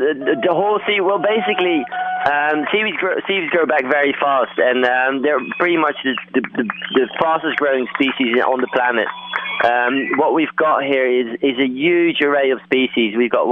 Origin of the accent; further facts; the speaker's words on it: Netherlands; English is a second language; moved away as an adult; now in United Kingdom; I'm originally from Holland and moved to the UK 6 years ago to study.